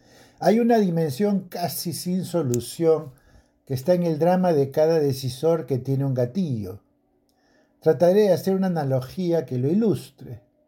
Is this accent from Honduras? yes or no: no; Peru; Una de las cosas que en lo personal como peruano me tienen tomado en mis tribulaciones diarias